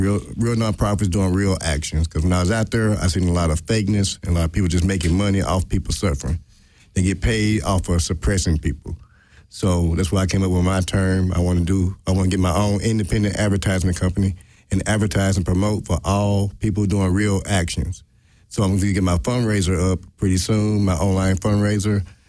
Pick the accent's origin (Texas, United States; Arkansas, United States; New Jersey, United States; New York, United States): Arkansas, United States; moved away as an adult; I was an 18-year drunk before I moved here from Arkansas and all that stuff.